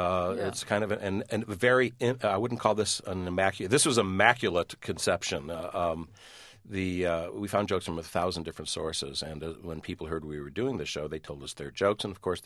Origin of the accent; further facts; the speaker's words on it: Detroit, Michigan, United States; I am from Detroit. That's true.